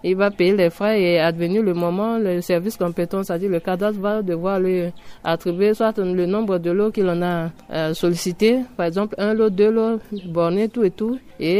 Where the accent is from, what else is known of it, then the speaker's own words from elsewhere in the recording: Central African Republic; en tant que Centrafricaine